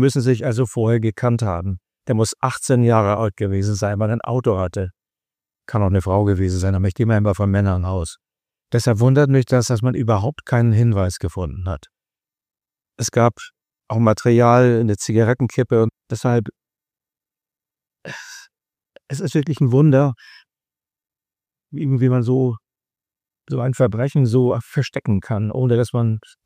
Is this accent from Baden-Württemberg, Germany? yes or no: yes; Rheinfelden, Baden-Württemberg, Germany; born there; ich bin Rheinfelder, gebürtiger Rheinfelder.